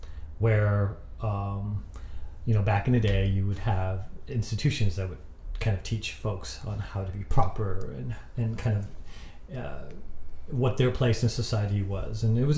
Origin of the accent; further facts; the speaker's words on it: Silver Spring, Maryland, United States; And even though I was from Silver Spring, I didn't know much about Forest Glen.